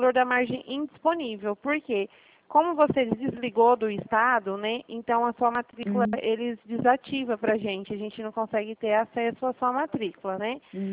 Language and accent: Portuguese; Dracena, São Paulo, Brazil; eu sou aqui de Dracena